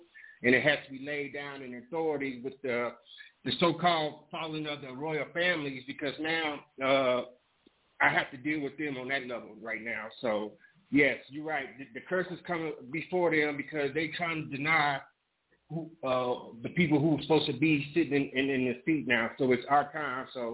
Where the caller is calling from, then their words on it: Addis Ababa, Ethiopia; I'm reporting in from Addis Ababa, Ethiopia today.